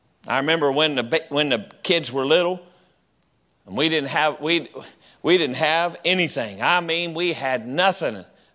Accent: West Virginia, United States; I thank God for those years of growing up in West Virginia with nothing but a pot-bellied stove for heat.

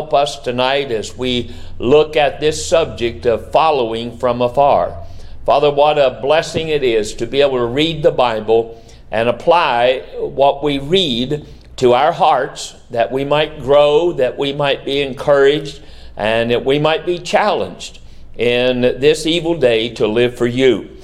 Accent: West Virginia, United States; Now, I'm from West Virginia, you know that.

